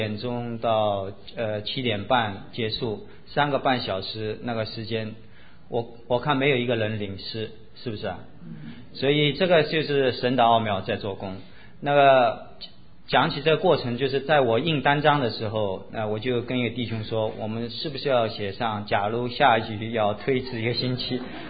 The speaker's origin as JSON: {"language": "Chinese", "country": "China", "said": "我们中国人做事是讲天时地利人和"}